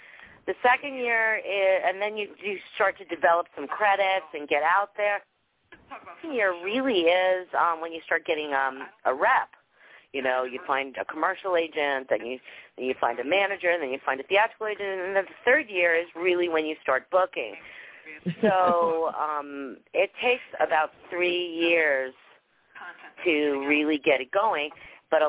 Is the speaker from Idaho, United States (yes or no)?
no; New Rochelle, New York, United States; they didn't take it as far as driving me into the city to audition because I grew up in New Rochelle, which is Westchester.